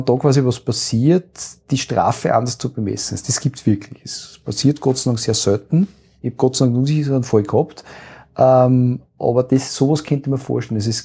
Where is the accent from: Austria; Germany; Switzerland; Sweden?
Austria; bei uns in Österreich